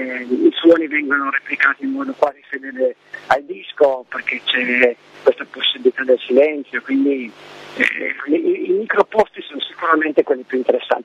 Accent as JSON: {"language": "Italian", "region": "Piedmont", "country": "Italy", "said": "E partiamo ovviamente sempre dalle nostre parti. C'è un locale nel Saluzzese, in provincia di Cuneo"}